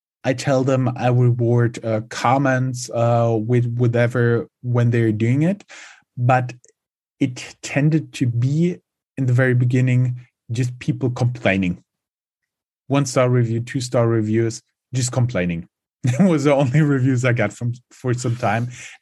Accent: Germany; English is a second language; Was born and raised in Germany.

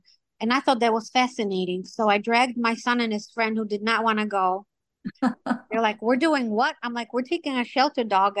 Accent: Poland; moved away; also born or lived in Hamtramck; I was actually an immigrant. I immigrated with my family from Poland in 1980 and lived with my grandma in Hamtramck, where a lot of the Polish people live.

